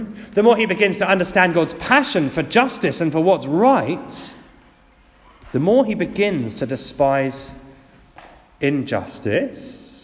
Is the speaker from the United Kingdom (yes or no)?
yes; United Kingdom; As British people, we don't want to say the wrong thing.